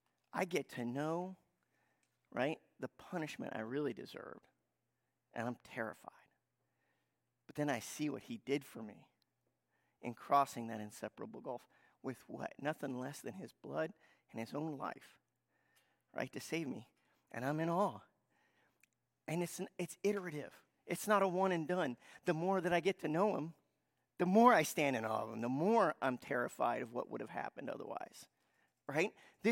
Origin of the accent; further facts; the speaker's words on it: United States; because I'm an American and I'm from this culture, I know how we feel about things